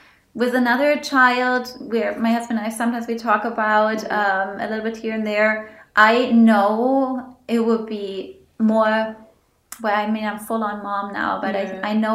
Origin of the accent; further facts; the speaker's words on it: Germany; English is a second language; I'm from Germany. Most of you can probably hear that in my voice.